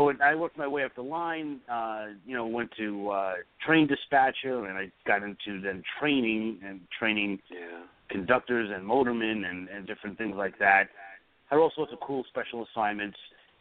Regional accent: New York City, New York, United States; accent: New York; I was born and raised in Brooklyn, right? I can't shake that accent.

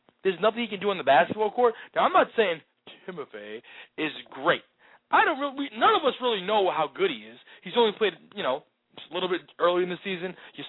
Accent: Walton, New York, United States; now in New York City, United States; Now, growing up in Walton, in the Catskills, of course.

